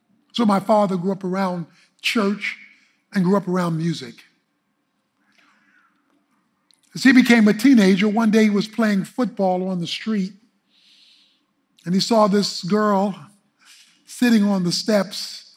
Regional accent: Baltimore, Maryland, United States; I've told you bits and pieces throughout the years about growing up in Baltimore and my father.

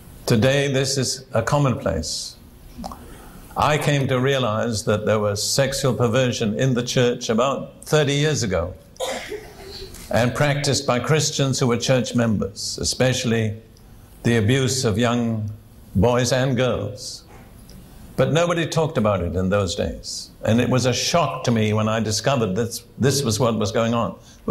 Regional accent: United Kingdom; I grew up in Britain between the two world wars.

